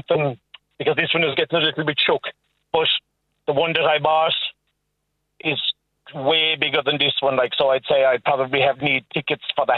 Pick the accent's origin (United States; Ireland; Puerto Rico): Ireland; Croom, Munster; also born or lived in Grana; I was born in Grana, and I moved to Croome in 83. Now, Grana would be considered country.